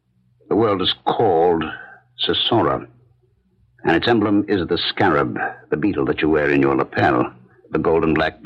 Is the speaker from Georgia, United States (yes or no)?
no; Terre Haute, Indiana, United States; born there; I was born in Terre Haute, so was my father.